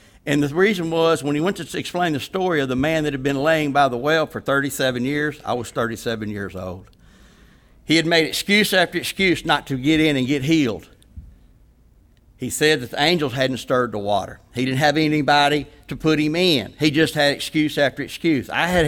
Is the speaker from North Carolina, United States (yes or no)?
no; Madisonville, Texas, United States; I'm from Madisonville, Texas, like Monty said, founder of the House of Hope and director.